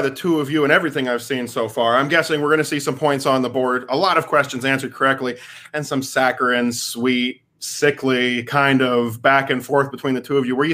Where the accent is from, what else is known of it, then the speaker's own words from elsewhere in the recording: Canada; I'm Canadian. I have no idea. We just watch guys with sticks on the ice.